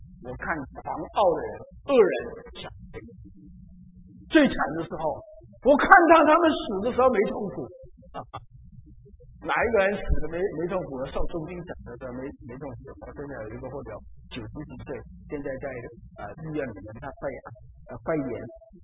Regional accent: Guangdong, China; 我们广东人有一个句话，我讲出来好了

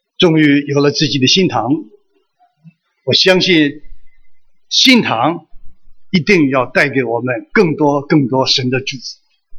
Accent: China; 我们中国人有句话说的是什么，金窝银窝不如自己的小窝啊

